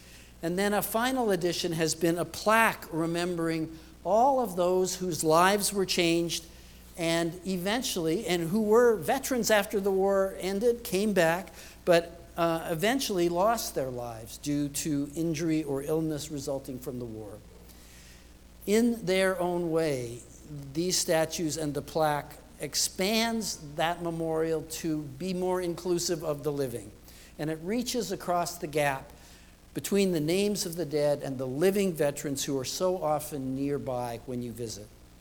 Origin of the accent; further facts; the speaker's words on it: Canada; I grew up in Canada.